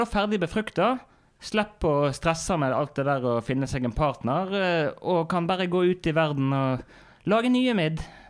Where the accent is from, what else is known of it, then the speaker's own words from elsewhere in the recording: Osterøy, Vestland, Norway; Men jeg kommer jo opprinnelig fra Osterøy, da.